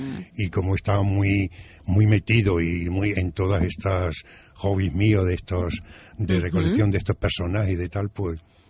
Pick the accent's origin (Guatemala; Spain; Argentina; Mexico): Spain; Cáceres, Extremadura; born there; de ser extremeño, nacido precisamente en Cáceres.